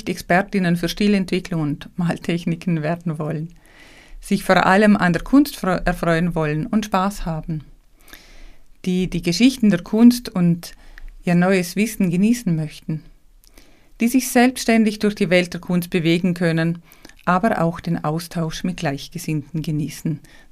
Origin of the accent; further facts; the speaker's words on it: Liechtenstein; Ich komme aus Liechtenstein, das genau in der Mitte liegt. Unsere Sprache, unser Dialekt ist mit dem Dialekt im Vorarlberg Österreich am nächsten verwandt, obwohl diese uns eher mit der Schweiz in Verbindung bringen.